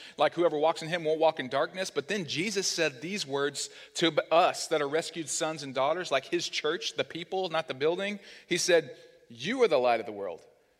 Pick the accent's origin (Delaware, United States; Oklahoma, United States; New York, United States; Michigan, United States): Oklahoma, United States; So I grew up in Oklahoma, but I loved lighthouses as a kid.